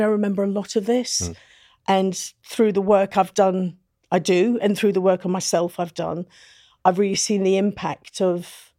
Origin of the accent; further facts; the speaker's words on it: Newcastle upon Tyne, North East England, United Kingdom; now in London, United Kingdom; I come from Newcastle and my upbringing, oh, that's a real good question. My dad was originally born in Malaya, but he's Sri Lankan. And my mother is from Newcastle and they got married and split up when I was 7. So I'm mixed race.